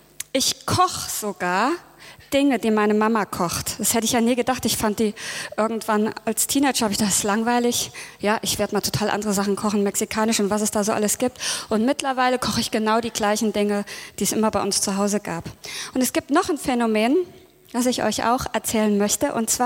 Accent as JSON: {"language": "German", "region": "Hesse", "country": "Germany", "said": "Ich komme aus Hessen"}